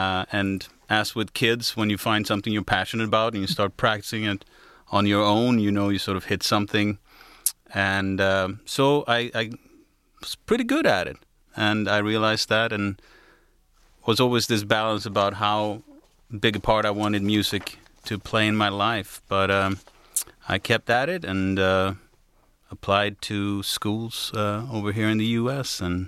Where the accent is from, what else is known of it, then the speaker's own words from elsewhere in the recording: Sweden; In Sweden, at that time and still to this day, you have to pick an instrument.